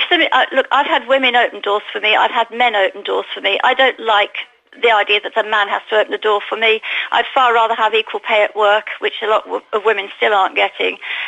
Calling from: Alicante, Valencian Community, Spain; It's the suspect in Alicante … in Alicante.

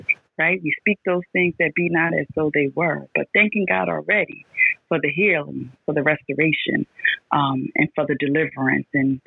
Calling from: Newark, New Jersey, United States; I'm calling from Newark, New Jersey.

